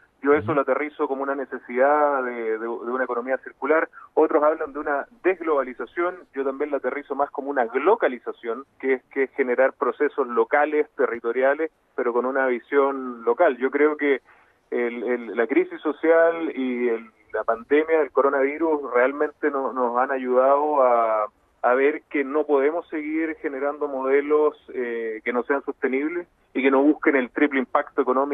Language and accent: Spanish; Tarapacá, Chile; particularmente tres riquezas que están aquí en mi tierra, en Tarapacá.